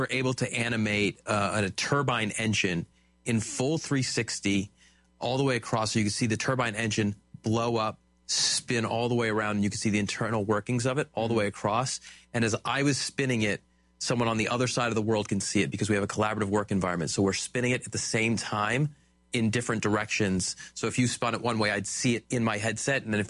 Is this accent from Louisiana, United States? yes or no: no; Boston, Massachusetts, United States; moved away as an adult; now in Boise, United States; I grew up in Boston and then was recruited by Weyerhaeuser to Boise.